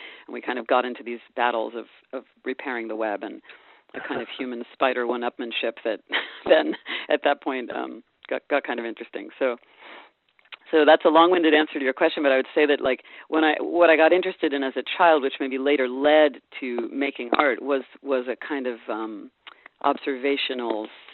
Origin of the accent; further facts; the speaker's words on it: California, United States; now in San Francisco, United States; I'm from the Bay Area, and I missed Northern California